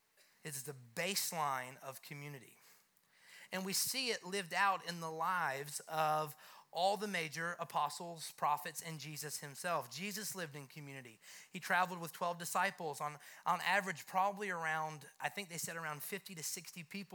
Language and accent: English; Canada; I'm originally from Canada.